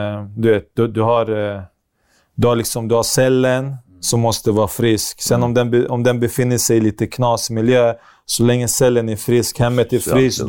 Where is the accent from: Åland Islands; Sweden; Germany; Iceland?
Sweden; Alby, Stockholm County; han hade ju koll på trapphuset där jag växte upp i Alby.